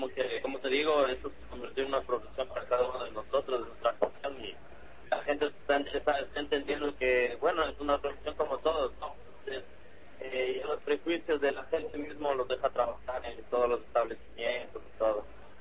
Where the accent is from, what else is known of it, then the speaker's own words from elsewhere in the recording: Quito, Pichincha, Ecuador; vengo de la ciudad de Quito, la capital.